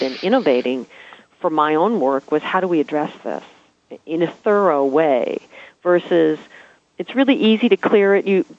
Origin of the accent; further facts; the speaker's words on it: United States; because as an American, I was as disconnected from my relations as any other white person straggling around America.